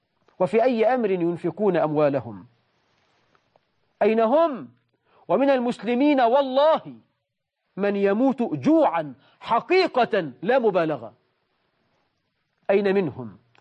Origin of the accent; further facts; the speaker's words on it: Egypt; وجنيه الذهب عندنا في مصر النهاردة ب1,000 جنيه وزيادة،